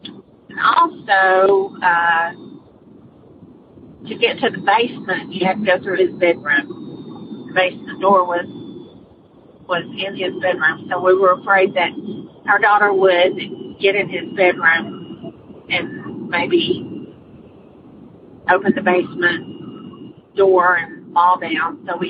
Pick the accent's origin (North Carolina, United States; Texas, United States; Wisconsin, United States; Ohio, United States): North Carolina, United States; Concord; I'm from Concord, North Carolina.